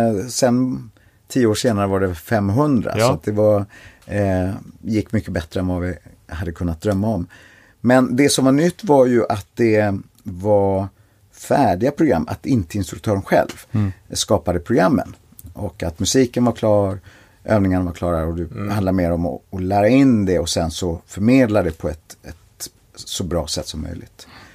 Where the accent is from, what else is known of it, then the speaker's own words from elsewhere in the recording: New Zealand; jag kom från Nya Zeeland